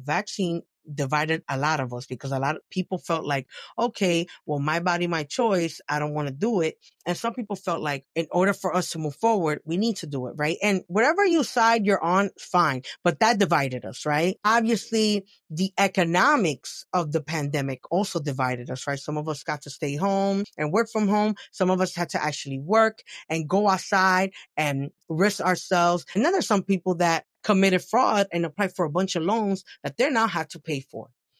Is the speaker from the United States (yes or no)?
yes; New York, United States; Listen, I'm a New Yorker. We're part of the pause game.